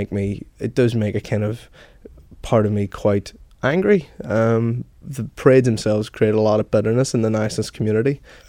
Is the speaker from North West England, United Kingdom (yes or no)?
no; Northern Ireland, United Kingdom; I think that growing up in Northern Ireland is just, I mean, the kind of creates a tribal mentality.